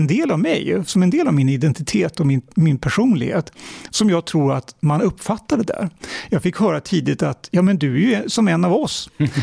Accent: Sigtuna, Stockholm County, Sweden; Jag kommer ju från uppvuxen i Sigtuna, som på den tiden när jag växte upp i Sigtuna på 1970-talet var ju ett välbärgat område redan då, men det har blivit mer välbärgat idag. Och jag gick på Sigtunaskolan som dagelev

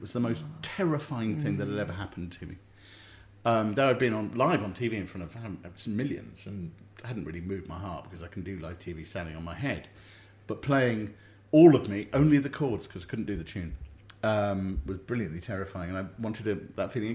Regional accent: Harrow, London, United Kingdom; So I grew up in Harrow and I learned to play piano.

